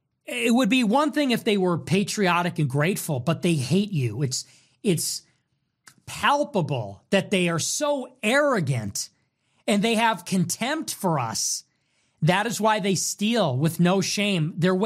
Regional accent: United States; I am a white man. I am American. I am a Christian.

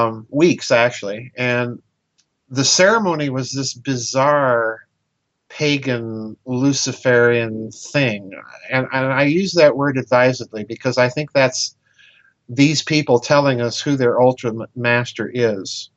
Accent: Midwest, United States; you know, I'm a Midwesterner. These people on the coast, no offense

